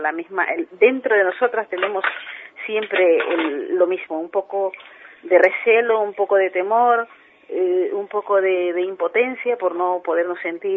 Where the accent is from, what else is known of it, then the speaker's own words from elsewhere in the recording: Esmeraldas, Ecuador; also born or lived in Manabí; Yo soy de la provincia de Manabí, pero me he criado en Esmeraldas. Me siento muy esmeraldeña, que es donde yo aprendí mis primeras letras y he vivido y me he criado